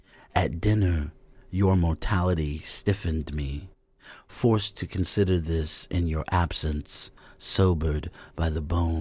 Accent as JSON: {"language": "English", "town": "Enid", "region": "Oklahoma", "country": "United States", "tie": "born or raised there", "said": "But I fell in love with language growing up in Enid, being the youngest of 6 children."}